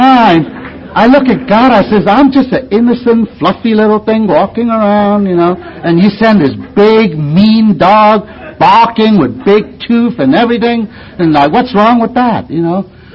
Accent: California, United States; I'm from Southern California.

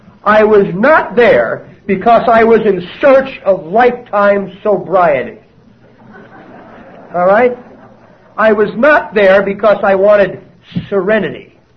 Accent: New Jersey, United States; I am Irish and I'm Catholic. And I'm from New Jersey.

